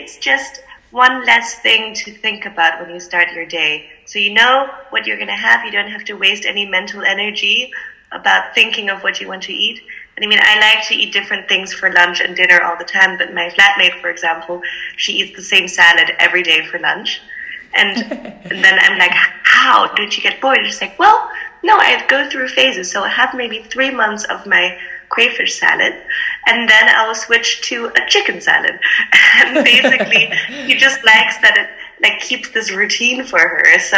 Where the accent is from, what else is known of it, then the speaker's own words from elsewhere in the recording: Germany; also born or lived in China / Scotland; now in London, United Kingdom; I'm half German, half Singaporean. I grew up mostly in Germany, but I spent some time living in China, in Scotland. Now I'm living in London, in the UK.